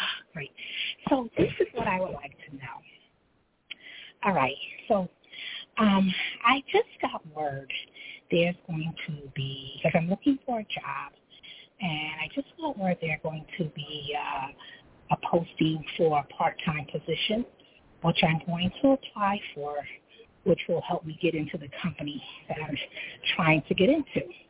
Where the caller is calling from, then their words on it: New York City, New York, United States; I'm calling from New York City.